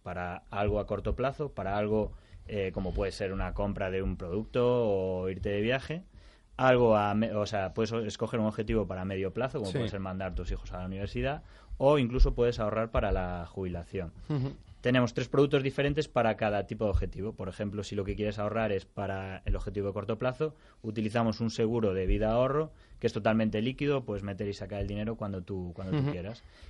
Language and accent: Spanish; Galicia, Spain; con un fondo de capital riesgo de ahí, de mi tierra, de Galicia